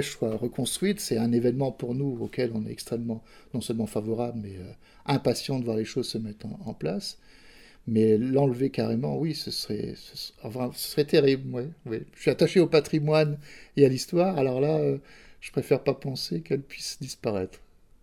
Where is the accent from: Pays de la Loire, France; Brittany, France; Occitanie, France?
Brittany, France; moi, je viens de Bretagne. Enfin, il y a beaucoup de Bretons sur Saint-Denis, mais moi, je venais directement de Bretagne, pratiquement.